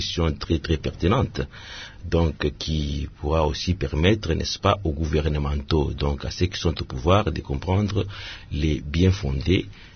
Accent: Kalemie, Tanganyika, DR Congo; Je viens de Kalemie où la vie est intenable.

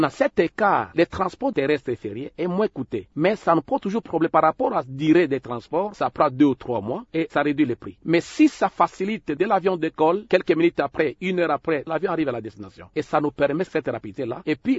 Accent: Maniema, DR Congo; chez nous, dans le Maniema, la pointe est très enclavée, on n'a pas de route.

